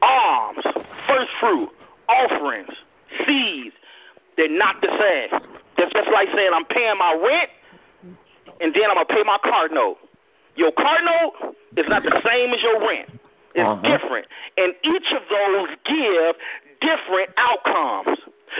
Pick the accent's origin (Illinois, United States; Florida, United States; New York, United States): Illinois, United States; Chicago; I grew up in one of the worst cities in America, where when it's called now. I grew up in Chirac. Mm. I grew up in the ghetto, in the projects.